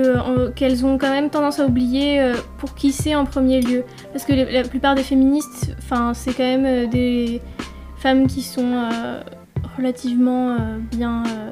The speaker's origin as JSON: {"language": "French", "town": "Marseille", "region": "Provence-Alpes-Côte d'Azur", "country": "France", "lives_now": "Lyon, France", "said": "je suis costumière, j'habite à Lyon pour mes études et je viens de Marseille."}